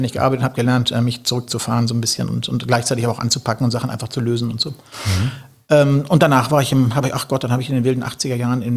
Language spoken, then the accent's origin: German; Hamburg, Germany; born there; also born or lived in Frankfurt; Nee, ich bin geboren in Hamburg, und zwar in der Gussau 9 tatsächlich, im Haus meiner Großeltern irgendwie